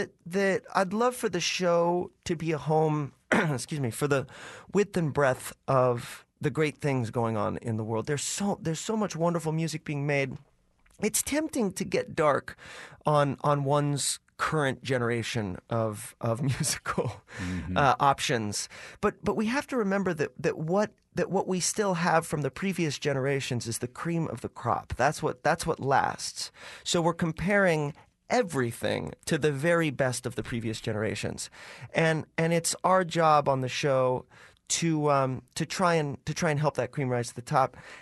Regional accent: California, United States; English is a second language; I grew up in Southern California and actually felt, I was this 6-7 month old baby, I think, when my parents started listening. And I know as I became more and more familiar with English

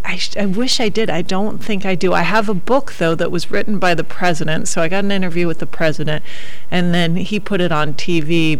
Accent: Berkeley, California, United States; born there; Or I was born in Berkeley. That's how I give the explanation for my name.

